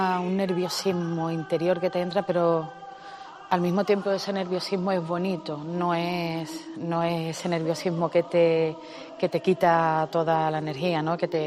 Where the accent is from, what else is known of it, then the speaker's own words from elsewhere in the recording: Málaga, Andalusia, Spain; Y Málaga es una de las provincias, yo soy malagueña, ¿no?, entonces lo tengo que decir